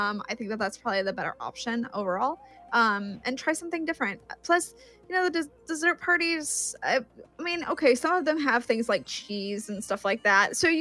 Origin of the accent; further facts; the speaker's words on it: Missouri, United States; I'm from Missouri too